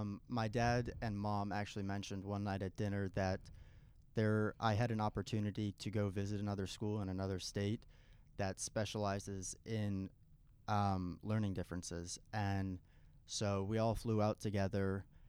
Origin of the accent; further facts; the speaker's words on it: Florida, United States; born there; also born or lived in Chicago; I've lived in multiple different states. So I was born in Florida, and I started to notice something go wrong when I moved to Chicago.